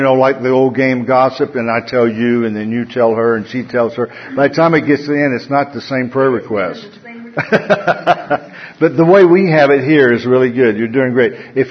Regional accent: the South, United States; accent: southern; It's my southern accent.

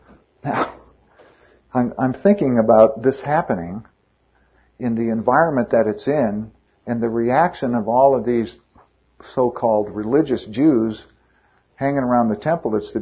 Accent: Illinois, United States; Or where I grew up in Illinois, the south side of town.

